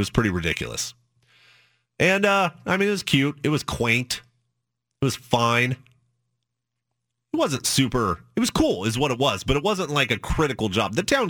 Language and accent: English; Carlton, Oregon, United States; I'm from the Valley, and some folks on Twitter got at me, where at? And I say, Carlton, Oregon, baby, Pinot Noir country.